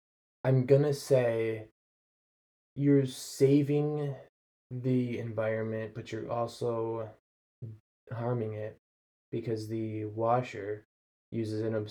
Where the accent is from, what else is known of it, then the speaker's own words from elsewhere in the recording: Buffalo, New York, United States; I'm from Buffalo. Anyone from Buffalo listening to this will understand.